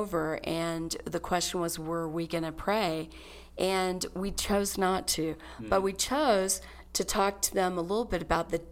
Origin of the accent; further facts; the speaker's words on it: the South, United States; Super interesting answer, because I grew up in the South, and we started every day of high school with the Pledge of Allegiance and a prayer.